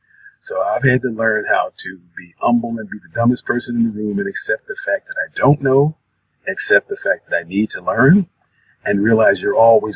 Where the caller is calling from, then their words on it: New York, United States; I'm in New York.